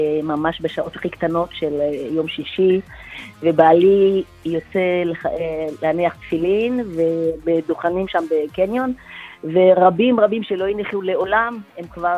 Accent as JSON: {"language": "Hebrew", "town": "Netanya", "region": "Central District", "country": "Israel", "said": "טוב, אנחנו מנתניה."}